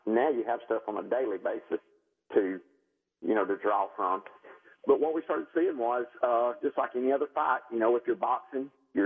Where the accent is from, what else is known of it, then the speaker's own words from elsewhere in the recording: Gadsden, Alabama, United States; Oh, John, I'm from Gadsden, Alabama area, and that's where I'm living now, in northeast Alabama. I've lived here in Alabama my whole life, so that's probably where the northern accent comes from.